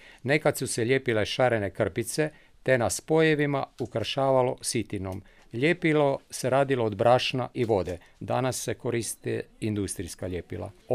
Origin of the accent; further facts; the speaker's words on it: Podravske Sesvete, Koprivnica-Križevci County, Croatia; Kod nas u Podravskim Sesvetama poznata je tehnika oslikavanja pisanica voskom